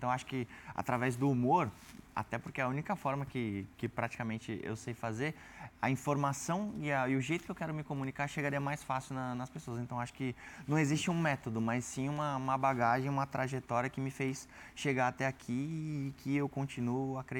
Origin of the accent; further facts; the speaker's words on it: São Paulo, Brazil; A gente veio da periferia de São Paulo.